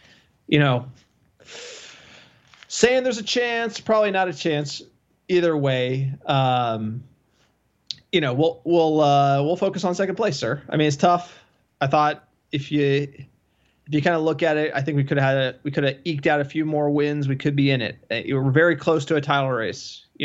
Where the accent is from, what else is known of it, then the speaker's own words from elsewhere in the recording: New Jersey, United States; We grew up in New Jersey, you know, Giants football, Bill Parcells